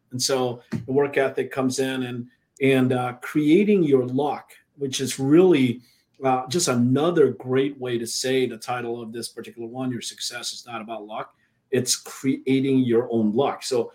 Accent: Minnesota, United States; And I grew up in Minnesota, by the way.

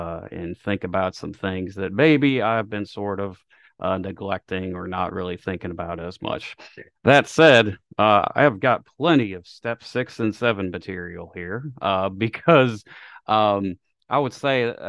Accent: Nashville, Tennessee, United States; I hail from Nashville, Tennessee.

